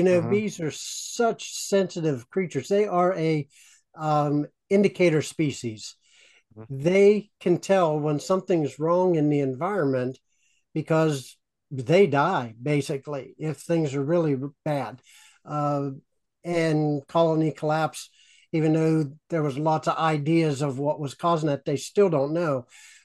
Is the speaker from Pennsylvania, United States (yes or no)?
yes; Pennsylvania, United States; The bees on the farm, I grew up in Western Pennsylvania, the beehive was far away from any house.